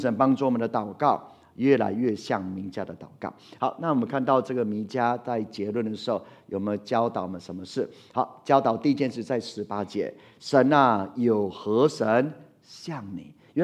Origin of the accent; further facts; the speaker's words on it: Taiwan; 我们要相信只有耶稣基督是我们台湾人的盼望